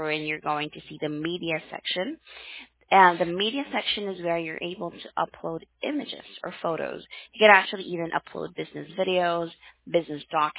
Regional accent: Mindanao, Philippines; Oh, I'm from Mindanao. Like far

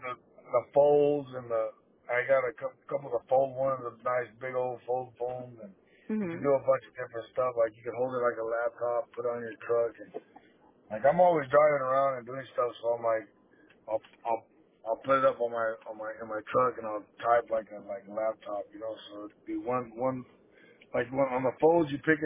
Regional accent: Monterey, California, United States; now in Lemoore, United States; It's sorry out here. It sucks. I'm originally from Monterey.

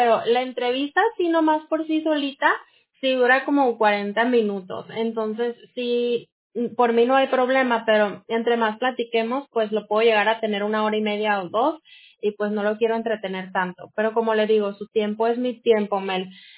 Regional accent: Jalisco, Mexico; Yo de Jalisco.

